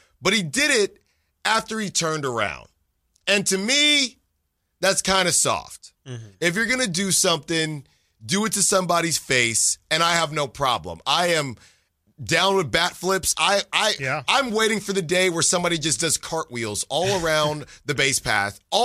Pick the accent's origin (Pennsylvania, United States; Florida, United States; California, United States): California, United States; Sacramento; Sacramento Zone. Yeah. I'm from the NATO. Sacktown, I'm from